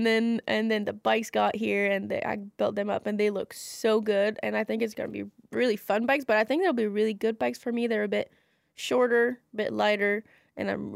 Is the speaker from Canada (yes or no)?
yes; Quebec, Canada; English is a second language; moved away as an adult; now in Oliver Springs, United States; I say it both ways. It doesn't matter. I'm French-Canadian. I come from Quebec, and I moved down here first in Brevard 3 years ago to go to college